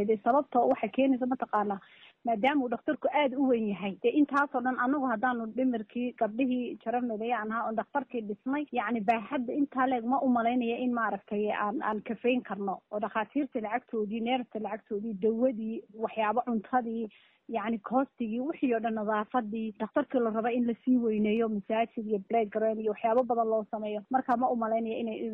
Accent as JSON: {"language": "Somali", "town": "Degehabur", "region": "Somali Region", "country": "Ethiopia", "said": "anu magaalada Dhagaxbuur baan ka soo jeedaa"}